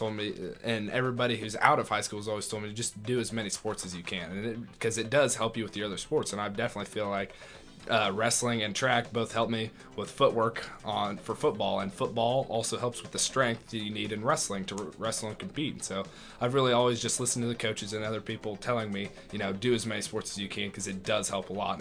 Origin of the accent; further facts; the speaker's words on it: Texas, United States; It's the Dallas Cowboys. I'm from Texas, and I really love the Longhorns and the Cowboys.